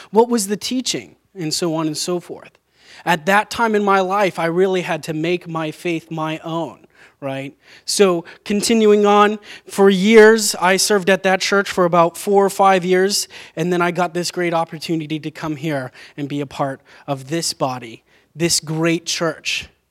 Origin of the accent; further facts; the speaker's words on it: California, United States; moved away as an adult; I come from California. That was where I was born and raised. I was in a lovely church out there for 18 years of my life.